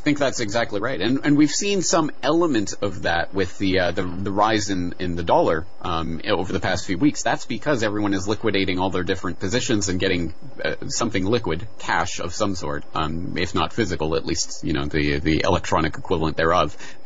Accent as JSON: {"language": "English", "country": "Canada", "moved": "yes", "lives_now": "Japan", "said": "I'm Canadian. I live in Japan."}